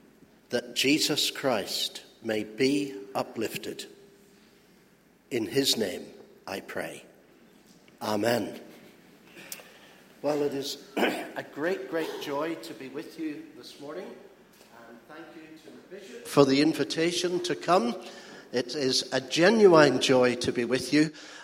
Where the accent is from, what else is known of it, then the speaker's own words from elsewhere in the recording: Ireland; As you may have heard, I am from Ireland. It is the doorstep of heaven.